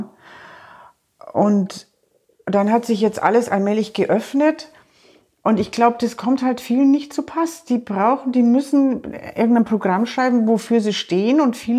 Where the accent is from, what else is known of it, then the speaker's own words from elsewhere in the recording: Bavaria, Germany; ich bin gebürtige Oberbayerin. Meine Familien, meine beiden Herkunftszweige lassen sich über hunderte von Jahren genau hier in Oberbayern nach.